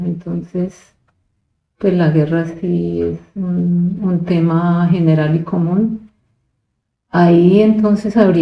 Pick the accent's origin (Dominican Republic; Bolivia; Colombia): Colombia; Bogotá; born there; yo nací en Bogotá porque mis padres migraron también